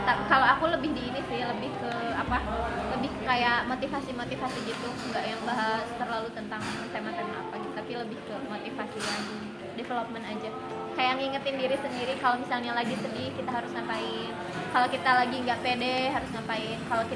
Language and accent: Indonesian; West Java, Indonesia; karena aku dari Sunda ya